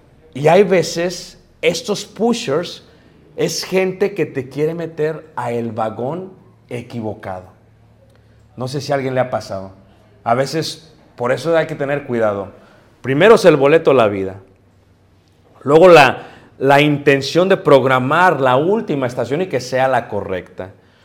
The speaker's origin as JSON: {"language": "Spanish", "region": "Mexico City", "country": "Mexico", "tie": "born or raised there", "said": "yo crecí en Ciudad de México"}